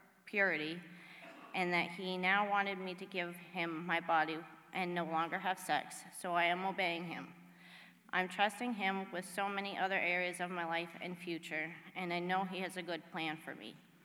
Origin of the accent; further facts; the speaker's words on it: Maine, United States; I was born and raised in Maine. I come from a loving home, and I am the middle child of three.